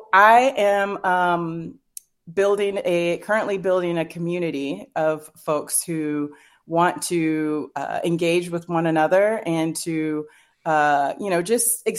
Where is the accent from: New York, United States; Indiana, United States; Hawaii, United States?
Indiana, United States; you just think about, I'm from Indiana, so I think about the Indy cars, right?